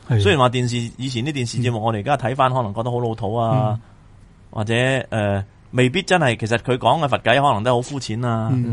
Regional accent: China; 一般人，我哋中国人都有个咁样嘅印象咯

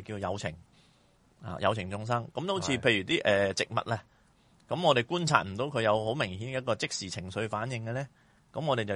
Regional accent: China; 因为我中国人呢就好鬼悭俭

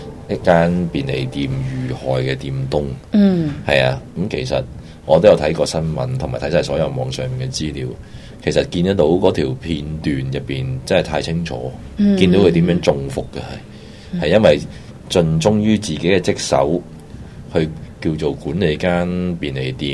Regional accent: Hong Kong; 所以我哋香港人真系都几热心嘅呢件事里边

